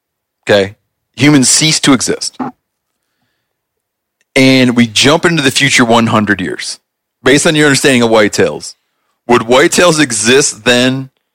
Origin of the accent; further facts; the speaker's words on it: Michigan, United States; born there; moved away; Because that was, like, I moved away from Michigan, but I was born, you know, I'm 42 years old, so I started hunting when I was, you know, 11, 12 years old.